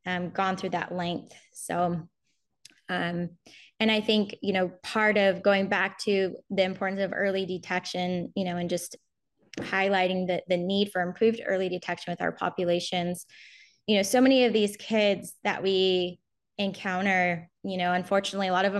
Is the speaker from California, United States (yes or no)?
yes; California, United States; They're contracting with us to do intake clinics up in Lassen County, which is my hometown.